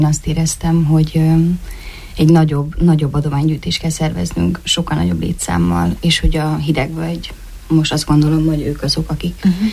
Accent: Budapest, Hungary; Én ugye Budapestről jövök

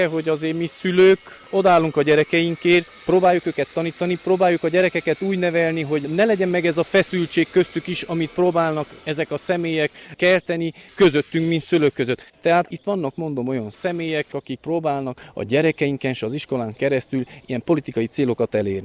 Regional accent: Corunca, Mureș County, Romania; Nekem dédszüleim, nagyszüleim, mindenki idevalósiak. Én itt nőttem fel, és sajnos ez a koronka már nem az a koronka

